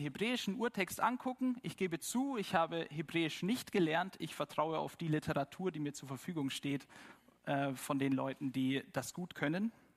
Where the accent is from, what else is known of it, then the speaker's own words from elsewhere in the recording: Germany; Und wir als Deutsche, geprägt von der lateinischen Sprache